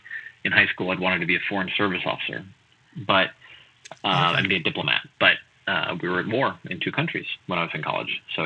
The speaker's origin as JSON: {"language": "English", "town": "White Plains", "region": "New York", "country": "United States", "said": "White Plains, New York."}